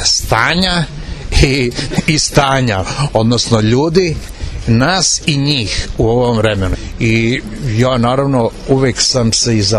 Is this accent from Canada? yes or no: no; Kragujevac, Šumadija, Serbia; po cenu da u mom rodnom gradu Kragujevcu više nema novina